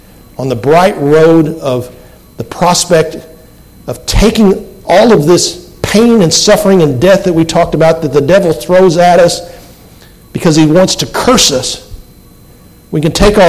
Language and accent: English; Texas, United States; I always thought of myself as a Texan.